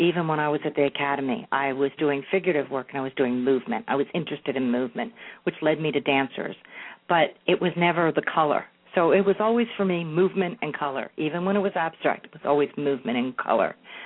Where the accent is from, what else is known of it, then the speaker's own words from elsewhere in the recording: New Jersey, United States; Well, as you know, Joanne, I grew up in South Jersey, and there's not a lot of Japanese people